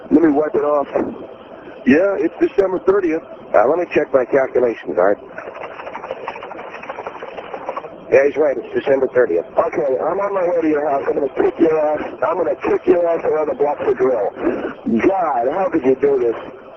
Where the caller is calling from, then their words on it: Yellowknife, Northwest Territories, Canada; I'm calling from Yellowknife, Canada.